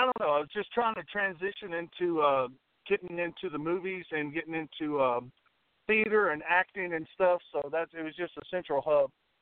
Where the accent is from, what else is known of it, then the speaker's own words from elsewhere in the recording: Hopkinsville, Kentucky, United States; moved away as an adult; now in Nashville, United States; It was just such a wonderful time, growing up in Kentucky. Being there in Hopkinsville, where I grew up playing football and all of that, watching the UK Wildcats